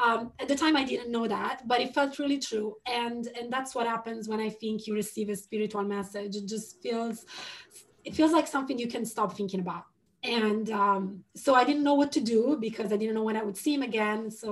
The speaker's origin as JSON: {"language": "English", "country": "Italy", "tie": "born or raised there", "also_born_or_lived": "London", "second_language": "English", "moved": "as an adult", "said": "So I was born in Italy and I stayed there until the end of university. And then I moved to London because before Brexit, it was just easy."}